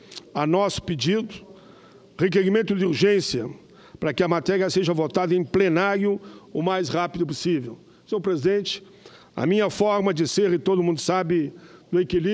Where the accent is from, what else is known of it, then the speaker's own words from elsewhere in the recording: Caxias do Sul, Rio Grande do Sul, Brazil; para a minha cidade natal, Caxias do Sul.